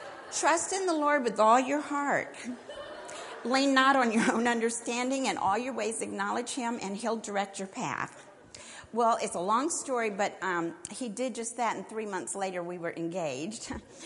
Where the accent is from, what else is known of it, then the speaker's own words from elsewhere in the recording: Washington, District of Columbia, United States; accent: southern; me I have a southern accent, but I have a hard time hearing it because I don't hear it at all. But I was raised in Washington, D.C.